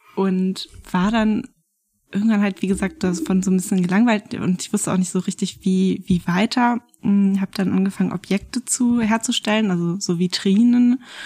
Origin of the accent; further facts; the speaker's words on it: Wolfsburg, Lower Saxony, Germany; Das Kunstmuseum Wolfsburg, wo ich aufgewachsen bin